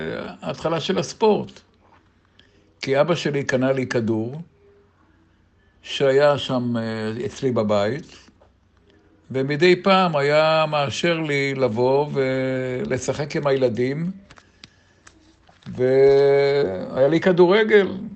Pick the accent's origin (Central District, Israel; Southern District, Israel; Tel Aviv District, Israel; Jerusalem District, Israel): Tel Aviv District, Israel; Tel Aviv; ועברנו פחות מקילומטר לרחוב מהר"ל בצפון תל אביב. רחוב מהר"ל גבל ברחובות חתם סופר, היה כ-50 מטר מרחוב דיזינגוף